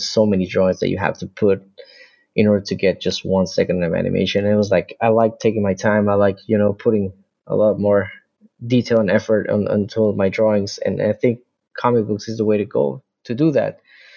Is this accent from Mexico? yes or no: yes; Mexico; I'm from Mexico. I live here, and I grew up all my life here.